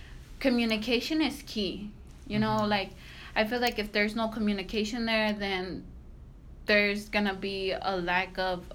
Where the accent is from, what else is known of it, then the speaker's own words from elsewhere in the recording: Phoenix, Arizona, United States; born there; I was born in Phoenix, Arizona, May 22nd, 1996.